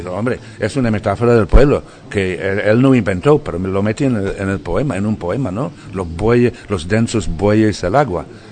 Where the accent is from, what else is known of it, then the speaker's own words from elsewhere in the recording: Dublin, Leinster, Ireland; Spanish is a second language; yo soy de Dublín, tuve la suerte de empezar a aprender el idioma con 20 años en un colegio de Dublín. Yo ya sabía francés